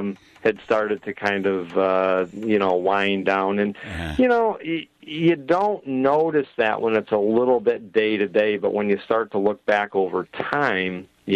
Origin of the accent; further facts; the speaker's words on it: Gloversville, New York, United States; Yep, actually, I was born in Gloversville, and I have lived here all 50 years of my life.